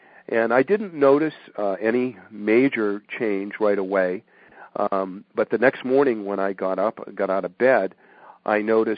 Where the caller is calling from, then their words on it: Massachusetts, United States; We're from calling from Massachusetts